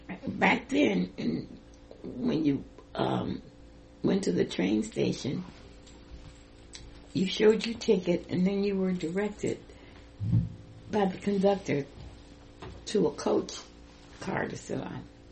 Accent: Tulsa, Oklahoma, United States; I grew up in Tulsa, Oklahoma. In Oklahoma City, I was born in Oklahoma City and grew up in Tulsa.

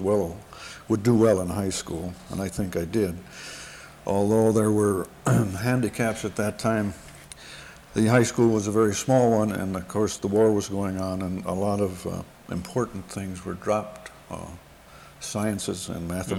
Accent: Marathon, Wisconsin, United States; also born or lived in Wausau; I was born in Wausau. Our home was in a tiny little place called Marathon, which is 10 miles west of Wausau, where my father was a rural mail carrier.

